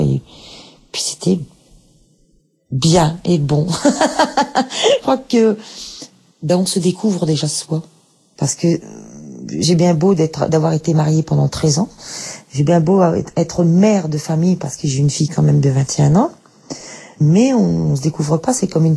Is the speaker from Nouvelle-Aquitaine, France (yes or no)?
no; Liévin, Hauts-de-France, France; j'ai 42 ans et je viens du Pas-de-Calais, de Liévin. Je travaille en cuisine.